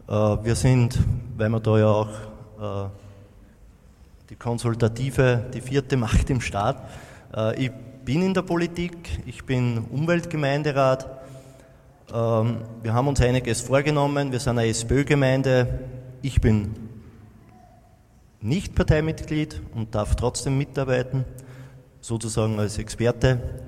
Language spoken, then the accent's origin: German; Obergrafendorf, Lower Austria, Austria; Wie schon angekündigt, ich komme aus Obergrafendorf. Das ist in Niederösterreich, im Pilachtal.